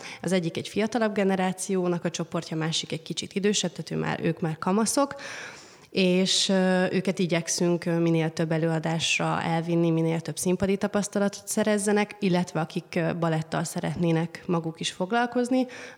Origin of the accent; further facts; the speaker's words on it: Nyíregyháza, Szabolcs-Szatmár-Bereg, Hungary; born there; moved away as an adult; now in Budapest, Hungary; Én Nyíregyházán születtem, ott is tanultam nagyon sokáig, aztán 11 évvel ezelőtt költöztem Pestre